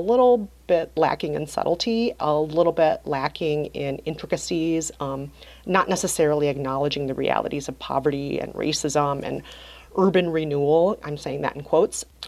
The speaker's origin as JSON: {"language": "English", "country": "United States", "said": "because I am not Puerto Rican, and I'll just own that right here and now. I'm Asian American."}